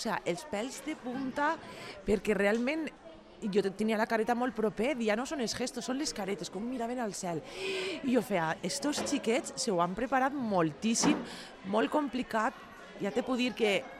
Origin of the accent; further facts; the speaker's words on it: Ontinyent, Valencian Community, Spain; now in Muro, Spain; jo m'havia esplaiat ahir contant que soc d'Ontinyent, que també soc festera